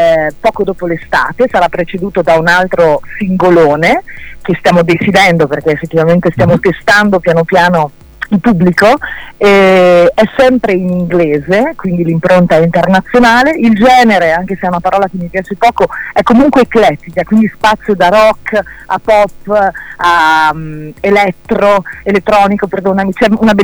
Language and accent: Italian; Bologna, Emilia-Romagna, Italy; io in Italia nasco, cresco, ci vivo, sono bolognese nonostante abbia un incarnato molto colorato e origini eritree